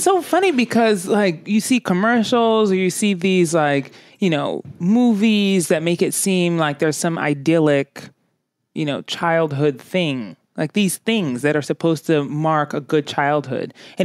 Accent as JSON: {"language": "English", "town": "Colorado Springs", "region": "Colorado", "country": "United States", "tie": "born or raised there", "also_born_or_lived": "Ghana", "said": "when we moved from Ghana to Colorado Springs, Colorado, which if I were to call any place home, that would be home."}